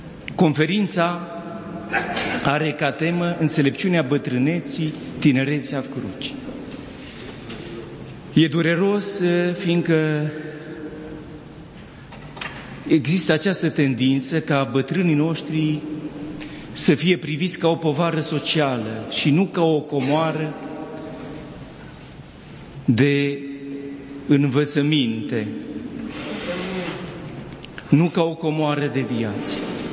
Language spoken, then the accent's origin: Romanian; Spermezeu, Bistrița-Năsăud, Romania; voi ajunge sâmbătă și în satul meu natal, Spermezeu, la poalele munților Țibleș, în județul Bistrița-Năsăud